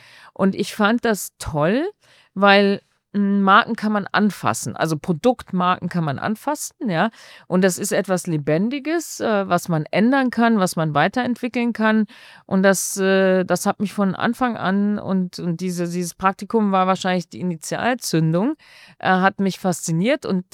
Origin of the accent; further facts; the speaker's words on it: Bad Neuenahr, Rhineland-Palatinate, Germany; hatte damals das Headquarter in meiner Heimatstadt, in Bad Neuenahr.